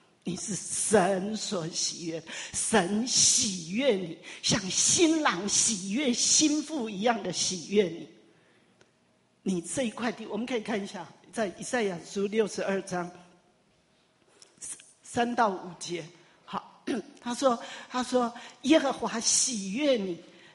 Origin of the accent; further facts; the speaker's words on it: Taiwan; 就像我们台湾人